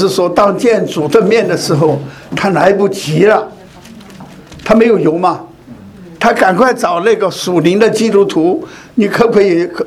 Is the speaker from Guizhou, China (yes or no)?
yes; Guiyang, Guizhou, China; 我从小我就在贵阳长大。哦，我在贵阳读小学，好不好？啊，在后面读中学，所以我在贵阳很熟，